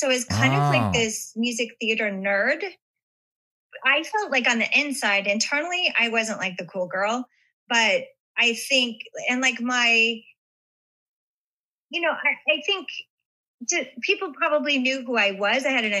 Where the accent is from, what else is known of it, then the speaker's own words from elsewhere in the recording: Las Vegas, Nevada, United States; So I grew up as a performer. I grew up in Vegas, and I always, dancing was my like first love.